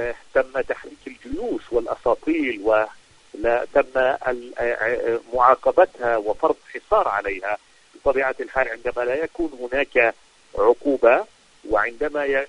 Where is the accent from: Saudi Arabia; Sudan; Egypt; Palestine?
Palestine; في إطار الضغط الذي مورس علينا كفلسطينيين في السنوات القليلة في الماضية